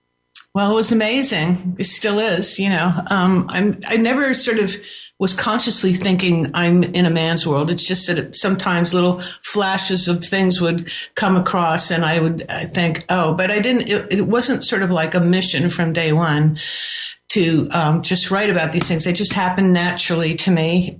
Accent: New York, United States; I listened to Broadway music because I grew up in New York and we would go see plays and musicals.

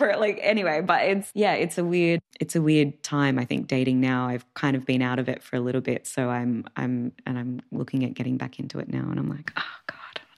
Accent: Australia; So a friend of mine from my hometown back in Australia

